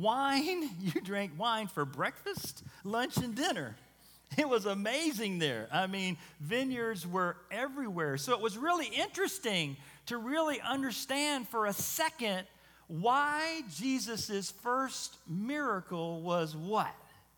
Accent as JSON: {"language": "English", "country": "United States", "said": "So you're from France, you're from Germany, you're from Sweden. We're from America, so what language are we going to speak? So we would try English."}